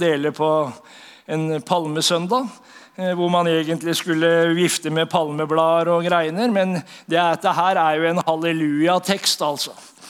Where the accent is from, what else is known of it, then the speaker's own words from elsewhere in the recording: Horten, Vestfold, Norway; For jeg kommer fra Vestfold, og der det mange luringer. Jeg kommer fra Horten.